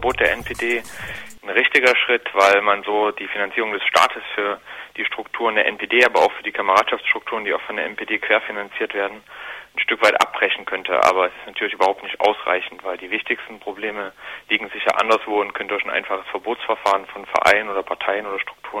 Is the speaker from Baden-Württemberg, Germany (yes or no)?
no; Saxony, Germany; Damit haben wir auch in Sachsen, wo ich herkomme, ganz schlechte Erfahrungen.